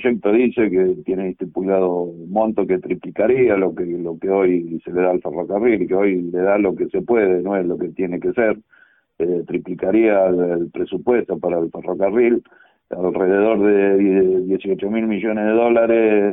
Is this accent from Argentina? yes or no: yes; Sarmiento, Argentina; en el caso nuestro, el oeste, para que yo soy de Sarmiento